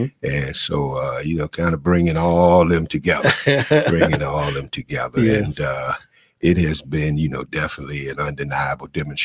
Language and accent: English; Muskegon, Michigan, United States; also born or lived in Grand Rapids; Well, I was born and raised here in Muskegon. Attended Steele, Angel, Muskegon. Went to Grand Valley for a while, left Grand Valley, and lived in Grand Rapids for about 25 years.